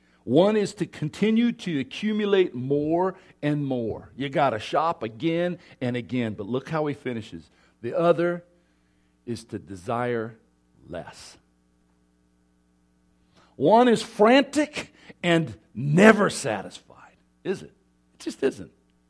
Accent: Scotland, United Kingdom; It helps that I'm Scottish. You know, a Scotsman

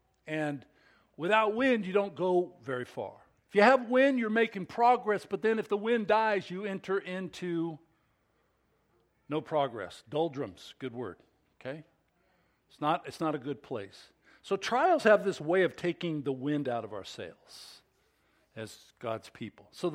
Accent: United States; I'm American too, you got to understand.

